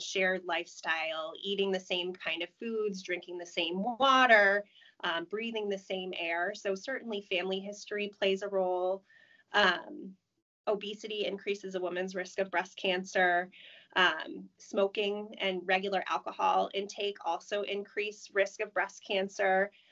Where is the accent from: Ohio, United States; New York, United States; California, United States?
New York, United States; Endwell; Born and raised in Endwell, New York.